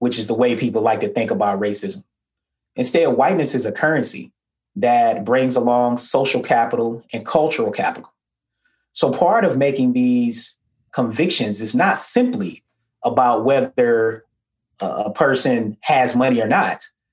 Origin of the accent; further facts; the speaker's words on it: Atlanta, Georgia, United States; what stands out to me is growing up in Atlanta and not only being just nomadic. My mom and I think we moved 13 or 14 times on my 18th birthday.